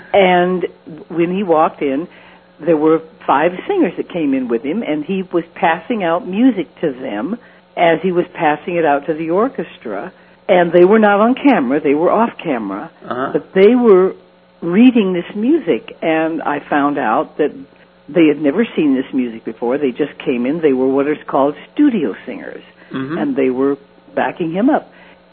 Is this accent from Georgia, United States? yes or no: no; Nebraska, United States; also born or lived in Hawaii; I was born in Hawaii. Mm-hmm. My father was in the Navy. And when the war started, we were moved back to his home state, my mom's home state of Nebraska.